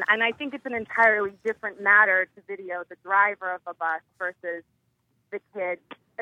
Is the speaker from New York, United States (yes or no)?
no; Massachusetts, United States; I grew up on Cape Cod in a small, you know, little town with, you know, a sweet little population